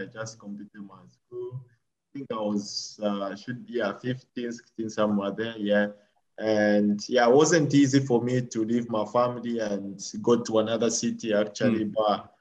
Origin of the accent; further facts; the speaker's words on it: Chambishi, Copperbelt, Zambia; So growing up in Chambishi, for me was fun, was nice because I was surrounded by my family, friends